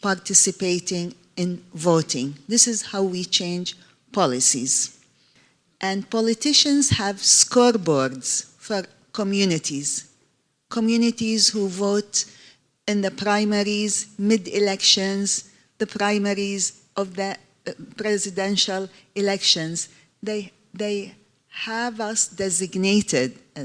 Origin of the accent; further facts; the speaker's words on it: Iraq; now in San Diego, United States; I am from Iraq, and I have tried to mobilize my community